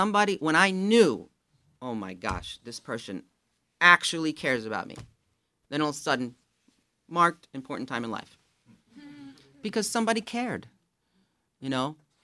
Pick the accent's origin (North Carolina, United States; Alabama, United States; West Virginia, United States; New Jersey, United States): New Jersey, United States; Jersey City; I grew up in Jersey City, went to college in New York City.